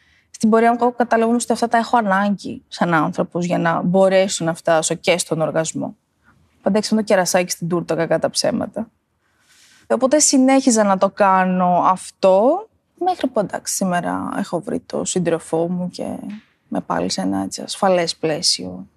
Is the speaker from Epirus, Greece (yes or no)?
yes; Ioannina, Epirus, Greece; είμαι 28 χρονών, είμαι από τα Γιάννενα και μένω στα Γιάννενα